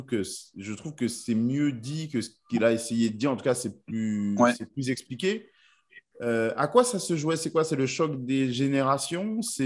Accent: France; est-ce que je le dis parce que je suis français et que du coup j'ai l'exposition française?

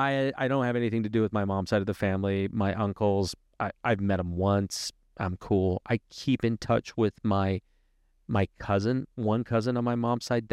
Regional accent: Utah, United States; I mean, if we go back, I mean, I grew up here in Utah, and as soon as I could, I left.

